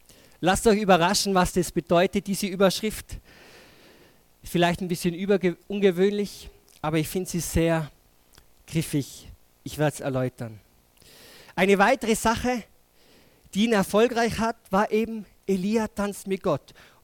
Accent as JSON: {"language": "German", "region": "Tyrol", "country": "Austria", "tie": "born or raised there", "said": "Und ich bin im Außerfern aufgewachsen. Da regnet es viel."}